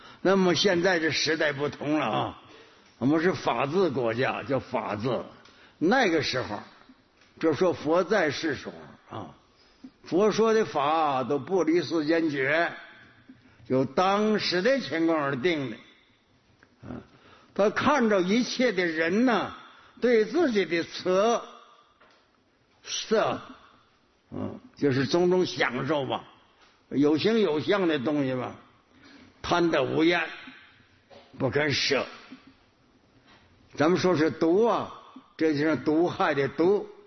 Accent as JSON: {"language": "Chinese", "region": "Northeast China", "country": "China", "tie": "born or raised there", "said": "我小时候在我们东北修城堡，一个村落"}